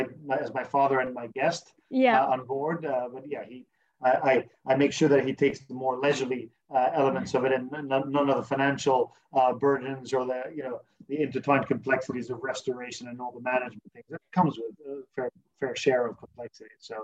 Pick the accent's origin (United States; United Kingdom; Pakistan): United Kingdom; Scotland; also born or lived in London, United Kingdom; I was born in London and educated in Scotland, so you know, the British, and I've been living half my life in the UK